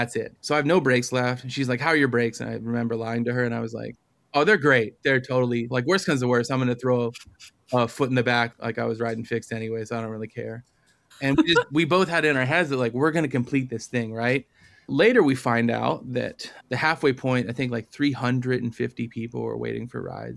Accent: East Coast, United States; And I'm from the East Coast.

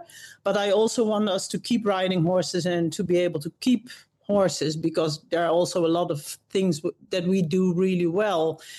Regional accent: Hattem, Gelderland, Netherlands; now in Traverse City, United States; A little town called Hattem. It's one of the most beautiful towns in the Netherlands, but it's in the north, like close to Zwolle. It's in a rural area with a lot of horses.

